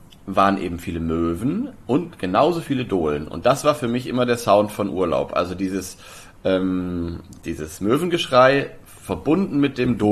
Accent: Lower Saxony, Germany; bei mir in meiner Heimat Osnabrücker Land, Oldenburger Land, Münsterland, Emsland, also diese ganze Streifen so westlich an der holländischen Grenze runter

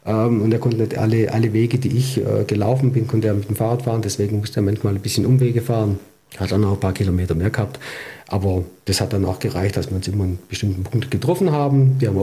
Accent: Reichenbach, Germany; Städte, wo ich her bin, hier in Reichenbach, wo mein Lebensmittelpunkt natürlich seit Geburt ist, ja, und auch wo meine Wurzeln liegen

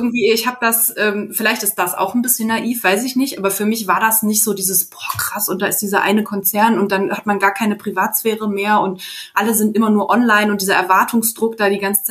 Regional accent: North Rhine-Westphalia, Germany; so einen aus meiner Heimat, so einen Niederrhein

